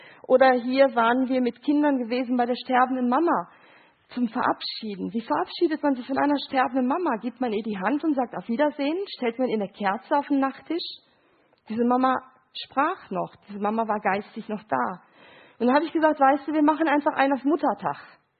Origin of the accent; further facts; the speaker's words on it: Gelsenkirchen, North Rhine-Westphalia, Germany; ich komme aus Gelsenkirchen